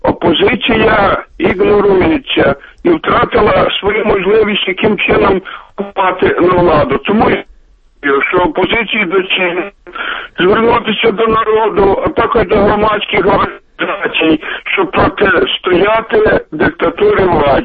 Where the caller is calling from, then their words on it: Ivano-Frankivsk, Ivano-Frankivsk Oblast, Ukraine; з Івано-Франківська.